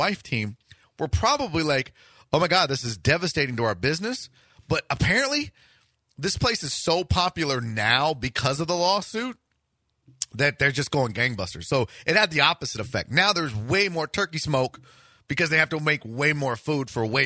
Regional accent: Houston, Texas, United States; But I said, yeah, born and raised. I still live there.

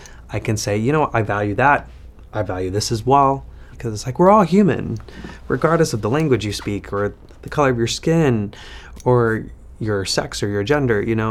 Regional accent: Utah, United States; also born or lived in Miami; growing up Mormon, and in kind of like that Utah bubble, because I grew up in Utah after being born in Miami

